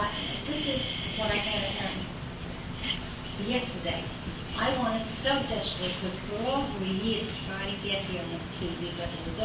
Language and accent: English; Atlantic Highlands, New Jersey, United States; I'm from Atlantic Highlands.